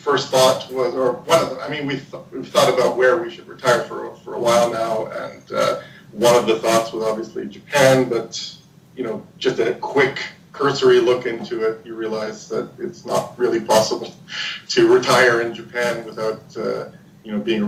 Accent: Toronto, Ontario, Canada; now in Dubai, United Arab Emirates; I'm Canadian from Toronto.

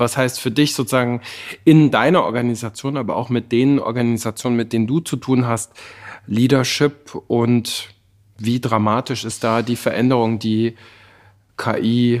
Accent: Bavaria, Germany; Robert und ich, wir kommen beide aus den Bergen. Ich ein paar Täler weiter westlich im Allgäu, er ein paar Täler weiter östlich, Mangfallgebirge.

